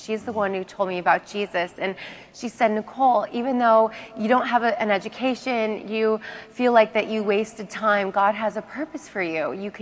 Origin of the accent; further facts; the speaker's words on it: Salem, Oregon, United States; now in California, United States; So I'm from Salem, Oregon, and I always told my mom, Mom, I want to move to LA.